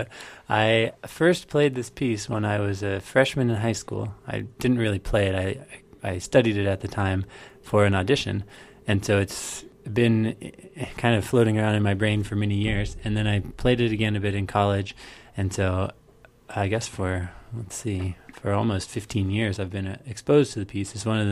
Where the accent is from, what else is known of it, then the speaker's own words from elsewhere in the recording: Butler, Pennsylvania, United States; now in Chicago, United States; I grew up in Pennsylvania, just a little bit north of Pittsburgh, a town called Butler. And now in Chicago, I live on the north side of the city in a neighborhood called Old Irving Park.